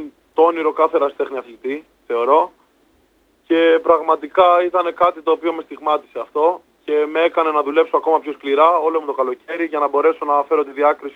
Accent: Greece; Πραγματικά που είμαι Έλληνας είμαι περήφανος και το δείχνω

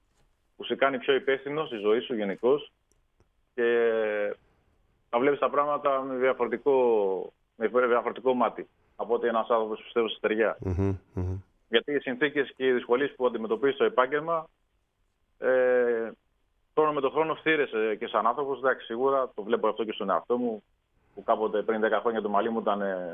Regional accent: Volos, Thessaly, Greece; Πιο πολύ και εδώ περνάω στη Σκόπελο παρά στο Βόλο.

